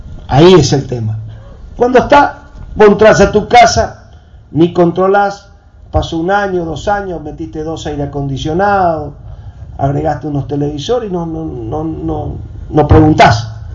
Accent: Aurora, Misiones, Argentina; Yo vengo de Aurora, ahí estos días rompió un transformador

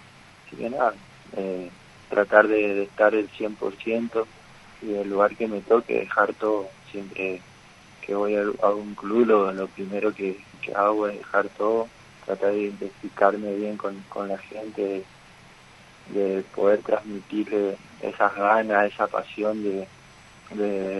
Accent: Formosa, Argentina; No, yo soy formoseño.

